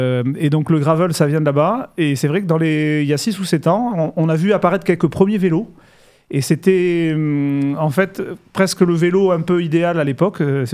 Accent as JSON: {"language": "French", "region": "Nouvelle-Aquitaine", "country": "France", "said": "surtout chez nous en Dordogne, où ça monte et ça descend partout"}